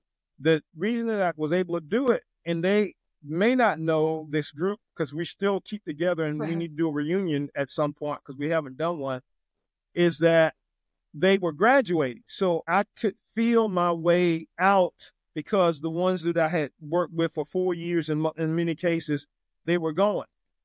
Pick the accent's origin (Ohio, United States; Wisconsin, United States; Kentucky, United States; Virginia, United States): Virginia, United States; I'm coming from Virginia to Texas thing. But I'll give you a little bit about, the Tidewater, where I'm from originally.